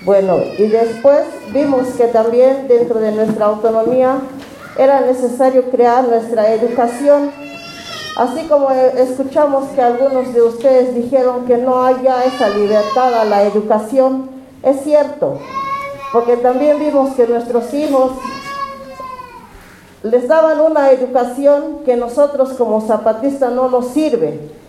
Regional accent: Chiapas, Mexico; vengo de Caracol 3, La Garrucha.

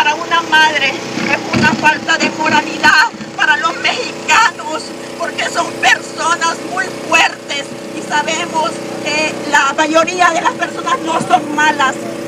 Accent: Honduras; soy de Honduras, maestra, madre de 5 hijos.

